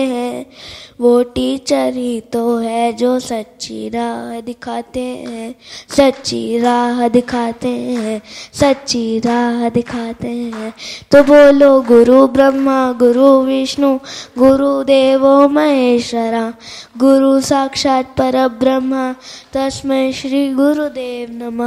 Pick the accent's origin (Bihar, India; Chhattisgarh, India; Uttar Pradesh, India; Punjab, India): Chhattisgarh, India; Raipur; मैं रायपुर छत्तीसगढ़ से आया हूँ।